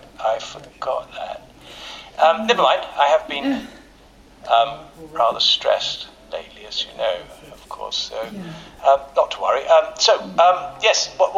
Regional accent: Ealing, London, United Kingdom; born there; accent: London; I was born in Ealing, you know. I know how to do a London accent.

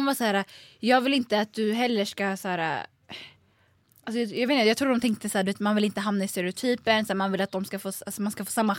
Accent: Sweden; born there; jag är född här.

